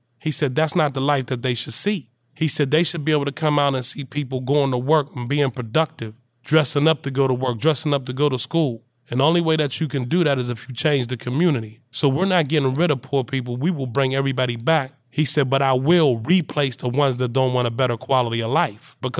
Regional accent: Pennsylvania, United States; I grew up on Collins Avenue. And at the time, we had three high-rise buildings, a lot of drugs, a lot of dope in my community. And so watching the whole East Liberty transform

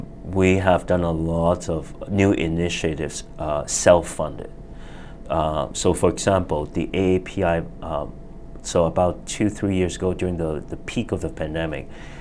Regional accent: Hong Kong; moved away; when I was growing up in Hong Kong.

